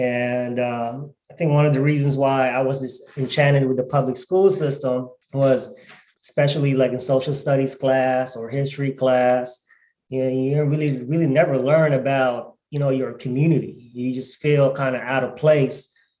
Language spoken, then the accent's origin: English; Seattle, Washington, United States; from Seattle, Washington, Central District. My folks moved to the Central District in the 1930s from the Philippines when the Philippines was a United States territory. Now, I've just been in the CD South End for all my life.